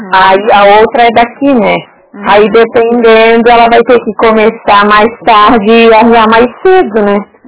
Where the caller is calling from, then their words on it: Sorocaba, São Paulo, Brazil; Eu sou aqui de Sorocaba, de fora.